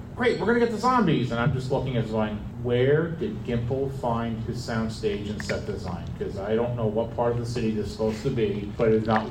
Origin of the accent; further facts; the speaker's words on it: New York, United States; And as a New Yorker, I have a different take on the show. Is I was so excited because in this genre, nobody ever touches New York.